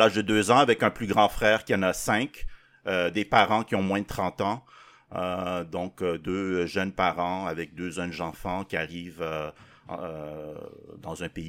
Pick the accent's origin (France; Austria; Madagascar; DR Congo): Madagascar; Toliara, Atsimo-Andrefana; born there; je suis né à Madagascar, petite île dans l'océan Indien